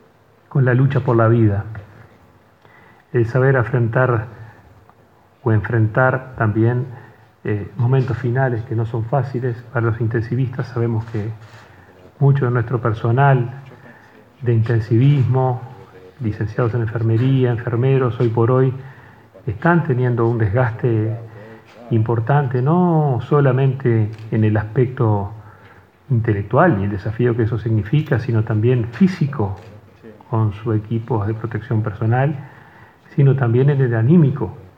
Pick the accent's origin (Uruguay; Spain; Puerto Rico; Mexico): Uruguay; como todos nosotros, como los uruguayos